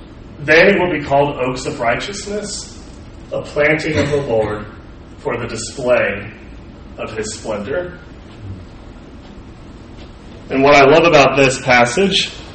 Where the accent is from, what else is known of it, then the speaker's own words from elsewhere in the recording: Kansas City, Missouri, United States; Now, this is Kauffman Stadium, where the Kansas City Royals play in my hometown of Kansas City.